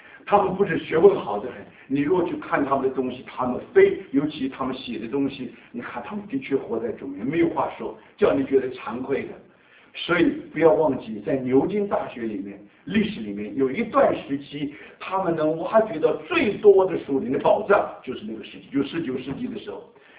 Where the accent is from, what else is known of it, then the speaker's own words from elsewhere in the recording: Taiwan; 我就因为那时候从台湾来的